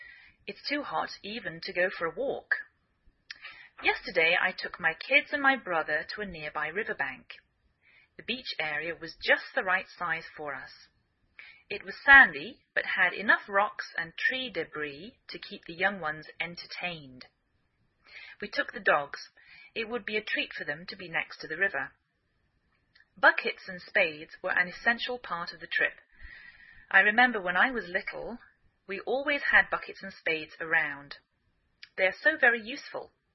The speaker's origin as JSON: {"language": "English", "region": "England", "country": "United Kingdom", "lives_now": "United States"}